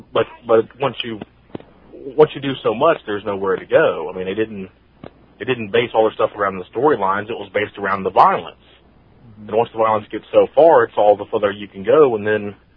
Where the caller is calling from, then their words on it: Ohio, United States; I'm in Ohio.